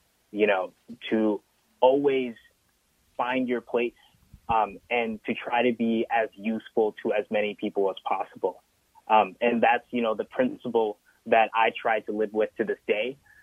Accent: Stillwater, Minnesota, United States; growing up in the Stillwater school system, I didn't really see that many people who looked like me. And I also grew up on the weekends in Minneapolis, where I attended the mosque.

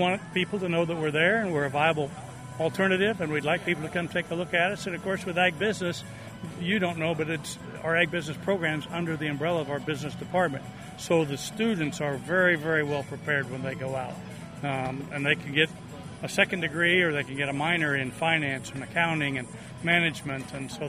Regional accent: Cambridge, Illinois, United States; Growing up in Cambridge, Illinois, but now at Illinois College in Jacksonville.

